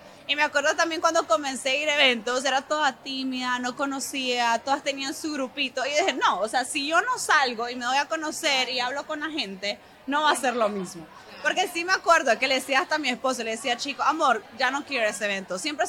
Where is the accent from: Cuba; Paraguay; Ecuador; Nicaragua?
Nicaragua; No, pero es que vamos a un evento y son 10 venezolanas y yo, ah, nicaragüense.